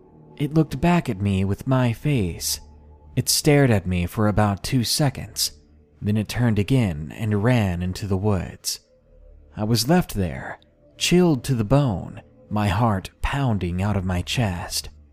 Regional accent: Massachusetts, United States; It was February, and in my home state of Massachusetts, we're no strangers to snow.

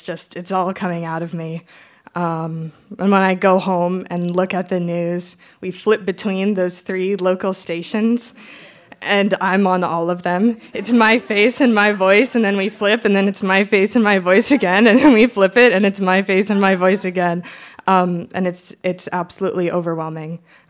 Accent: Omaha, Nebraska, United States; because I come from Omaha, Nebraska, which is a small, medium-sized city in Nebraska, and we have one.

